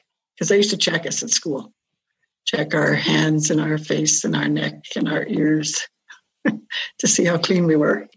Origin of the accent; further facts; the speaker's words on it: Olds, Alberta, Canada; born there; it's really ironic that I was born in Olds.